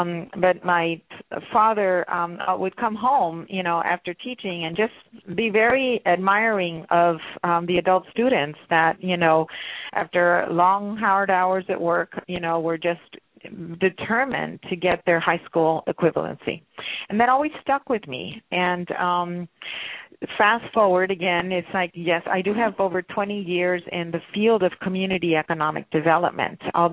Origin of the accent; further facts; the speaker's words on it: Eagle Pass, Texas, United States; first language Spanish; English is a second language; No, I grew up in Eagle Pass. Everybody mistakes us for El Paso, but no, it's Eagle Pass.